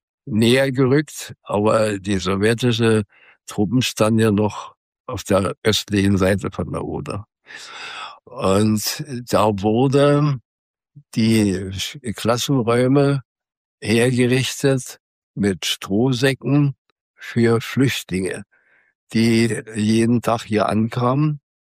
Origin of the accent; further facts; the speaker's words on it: Halbe, Brandenburg, Germany; also born or lived in Berlin; Also ich bin nicht von Anfang an in Halbe groß geworden, sondern ich bin in Berlin geboren und wir sind auch in Berlin bis 1943 geblieben und haben dort gewohnt. Und wegen der Bombenangriffe, die ja massiv 1943 sich ausweiteten, sind wir dann nach Halbe gegangen